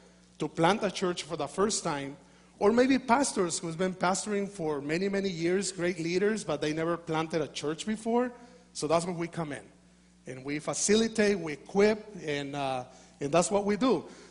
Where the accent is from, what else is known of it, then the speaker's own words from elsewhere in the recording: Mexico; first language Spanish; English is a second language; I'm a missionary from Mexico. So I'm still learning English.